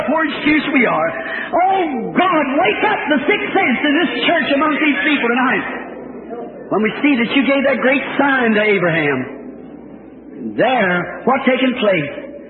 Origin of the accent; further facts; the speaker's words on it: Missouri, United States; I'm from Missouri, you have to show me, you know.